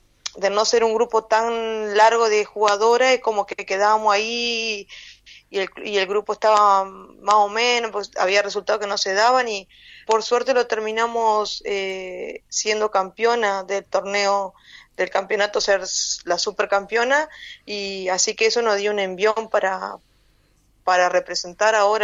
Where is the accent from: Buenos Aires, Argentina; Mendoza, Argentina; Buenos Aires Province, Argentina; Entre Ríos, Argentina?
Entre Ríos, Argentina; Gualeguay; Yo soy de Gualeguay.